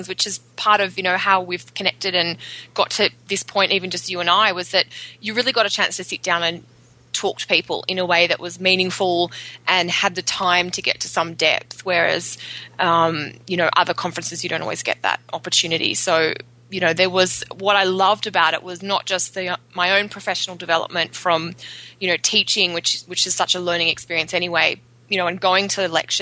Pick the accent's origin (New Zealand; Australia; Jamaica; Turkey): Australia; now in Canada; I'm an Australian astrologer. I have been in Canada, where I live just outside Toronto, for about 5 years